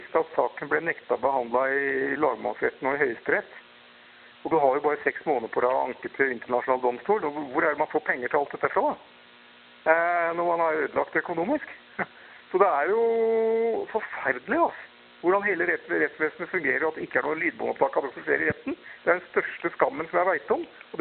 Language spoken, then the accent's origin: Norwegian; Arendal, Agder, Norway; Og jeg snakker jo feil dialekt også, jeg har aldri klart å høre om dialekten min. Aldri hatt noe interesse av det heller, tror jeg. Selv om jeg har bodd i Arendal hele mitt liv.